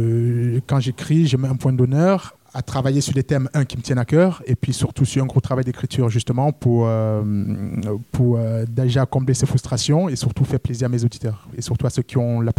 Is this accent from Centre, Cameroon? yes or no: no; Douala, Littoral, Cameroon; Et je viens des rues de Douala, donc la scène, j'y suis depuis tout petit.